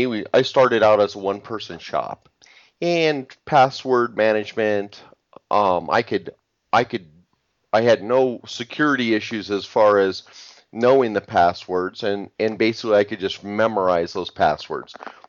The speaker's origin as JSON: {"language": "English", "town": "Phoenix", "region": "Arizona", "country": "United States", "said": "Well, I'm from Phoenix, Arizona."}